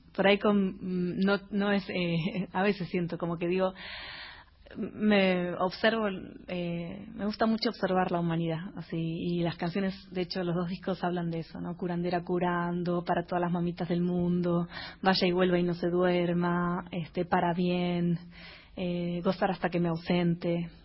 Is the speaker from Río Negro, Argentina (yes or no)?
no; Misiones, Argentina; also born or lived in Buenos Aires; Apenas nací, mis padres dijeron, vamos a hacer la experiencia de vivir en la selva.